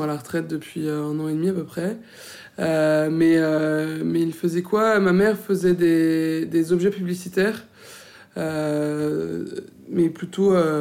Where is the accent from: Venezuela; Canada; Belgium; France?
France; Paris, Île-de-France; je suis une vraie Parisienne, une vraie de vraie, comme il y en a, ça existe. Je trouve ça chouette aussi d'être une citadine